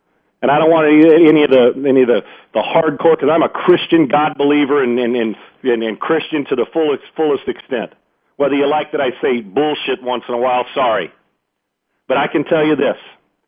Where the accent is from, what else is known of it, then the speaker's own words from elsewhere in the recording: California, United States; I know, heck, I grew up in California.